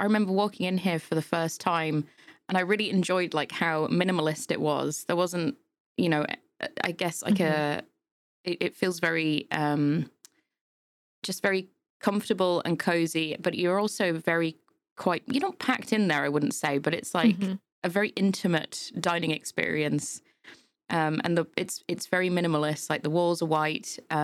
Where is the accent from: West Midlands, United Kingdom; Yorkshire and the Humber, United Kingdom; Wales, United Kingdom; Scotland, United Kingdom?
Yorkshire and the Humber, United Kingdom; now in Milton Keynes, United Kingdom; I come from Yorkshire, so hills there are just insane.